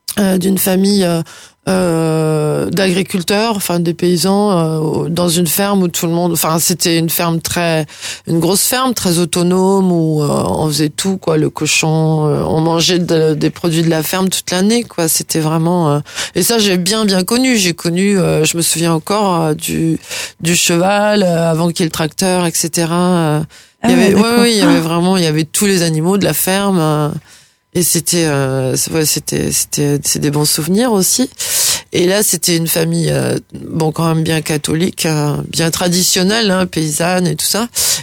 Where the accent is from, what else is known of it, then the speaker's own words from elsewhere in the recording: Châtellerault, Nouvelle-Aquitaine, France; born there; Je suis née dans la Vienne, à Châtellerault. Alors, c'est centre-ouest de la France.